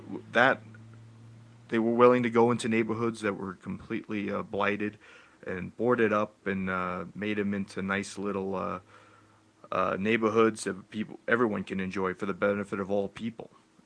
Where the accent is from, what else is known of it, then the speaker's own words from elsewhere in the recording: Florida, United States; I was raised in the South, lived in a lot of places, but probably spent my most formidable years in Central Florida.